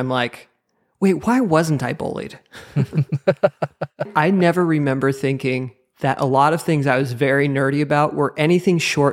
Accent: Idaho Falls, Idaho, United States; the totality passed through my hometown, Idaho Falls.

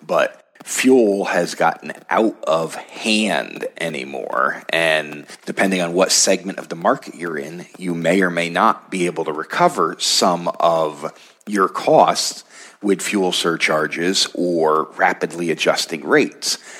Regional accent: Pennsylvania, United States; In my home state of Pennsylvania, gasoline spiked 20 cents overnight

